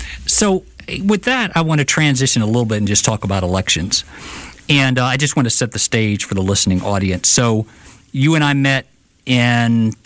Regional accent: Prichard, Alabama, United States; you know, I'm from Pritchard. We live in Pritchard.

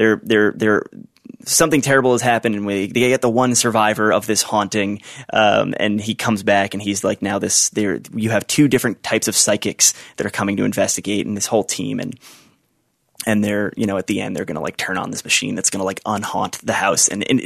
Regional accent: Philadelphia, Pennsylvania, United States; And then I'm from Philly

